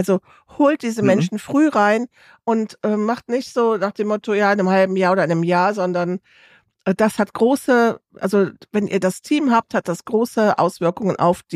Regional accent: Rhineland, Germany; ich komme aus dem Rheinland

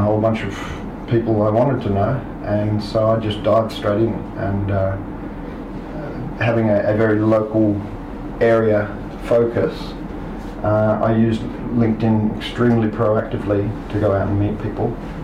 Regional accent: Australia; moved away as an adult; now in Japan; I am Australian, as you said, and I came here Golden Week 2003.

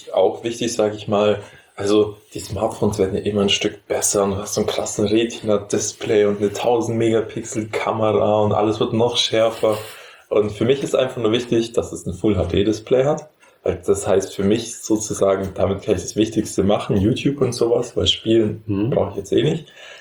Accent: Memmingen, Bavaria, Germany; Die Stadt, wo ich herkomme.

